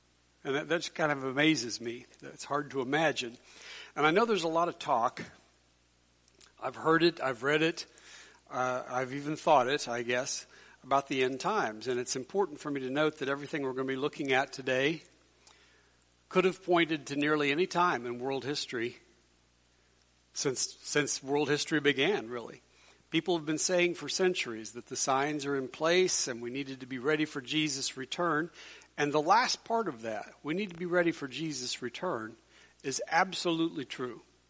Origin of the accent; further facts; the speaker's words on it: Gilman, Missouri, United States; now in Bethany, United States; I grew up in Gilman and Ridgeway.